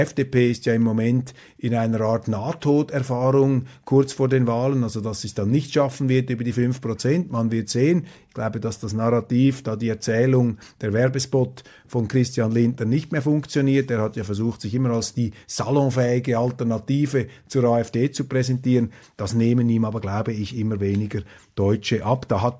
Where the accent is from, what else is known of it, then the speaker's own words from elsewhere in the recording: Switzerland; also ich langsam als Schweizer, wir sind ein bisschen langsamer vielleicht